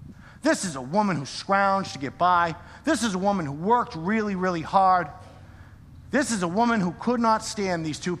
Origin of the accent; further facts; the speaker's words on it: New England, United States; I'm from New England.